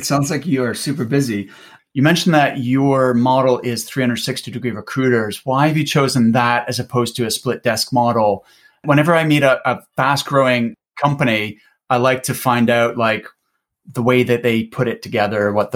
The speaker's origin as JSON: {"language": "English", "country": "Canada", "lives_now": "United Kingdom", "said": "I'm actually Canadian"}